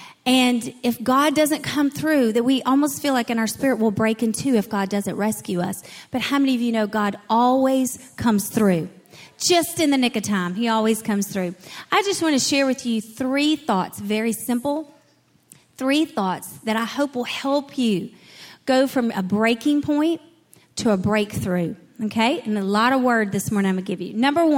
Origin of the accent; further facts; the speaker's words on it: the South, United States; accent: Southern; He hears my little southern accent voice.